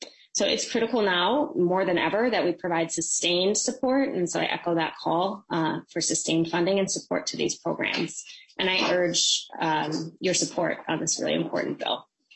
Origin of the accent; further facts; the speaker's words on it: Minneapolis, Minnesota, United States; I am born and raised in Minneapolis, lived out of state for a little bit, and chose to come back here and raise our kids here in Minneapolis.